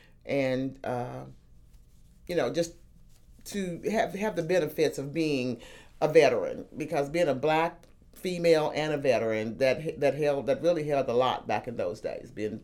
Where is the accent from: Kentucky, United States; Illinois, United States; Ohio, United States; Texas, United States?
Kentucky, United States; Louisville; Okay. I'm from Louisville, Kentucky. I am the middle daughter of six, four girls, two boys. I graduated from Central High School in 1974.